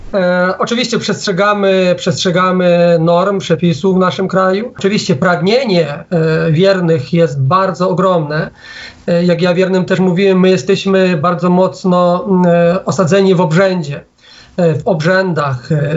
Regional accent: Ukraine; ja akurat pochodzę z wsi, wielkiej wsi na Ukrainie

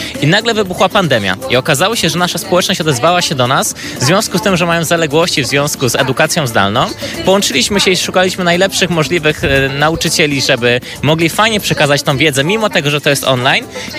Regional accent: Mielec, Subcarpathian Voivodeship, Poland; my w ogóle pochodzimy z małej miejscowości na Podkarpaciu w Mielcu

